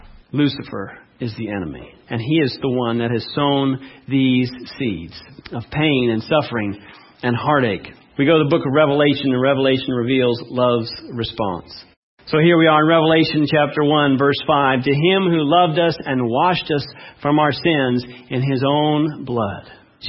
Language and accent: English; California, United States; I grew up in California and I remember getting in some fire ant piles.